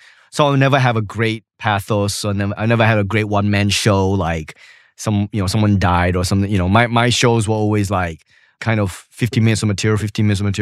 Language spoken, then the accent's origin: English; Australia; I come from Australia, so we're used to the Edinburgh.